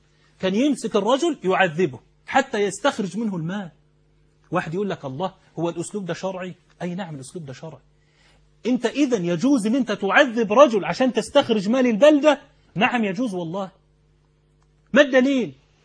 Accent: Egypt; طبعا احنا عندنا في مصر الآن النائب العام يشتغل بالأوراق

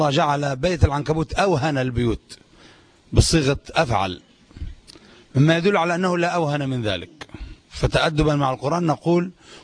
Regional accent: Yemen; أضرب مثالا بما يجري عندنا في اليمن

